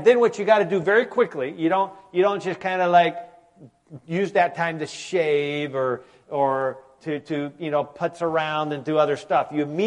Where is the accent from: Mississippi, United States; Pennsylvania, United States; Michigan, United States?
Michigan, United States; You know, you're from Wisconsin. I'm from Michigan.